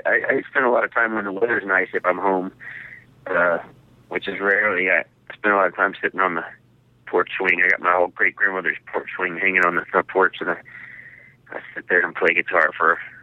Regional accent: San Marcos, Texas, United States; now in Austin, United States; I come from San Marcos, Texas, just down the road. I'm in Austin right now, and San Marcos is about 30 miles away, and that's where I grew up

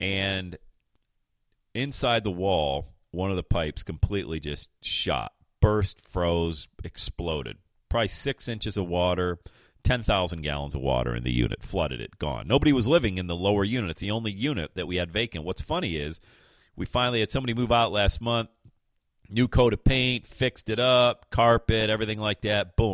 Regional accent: Pennsylvania, United States; now in Ohio, United States; I own rental properties 500 miles away in Pennsylvania. My hometown, I've talked about it 1,000 times, okay?

